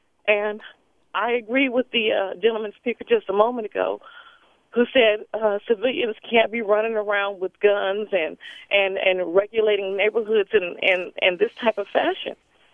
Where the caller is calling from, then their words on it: Oakland, California, United States; Hi, good morning. I'm calling from Oakland, California.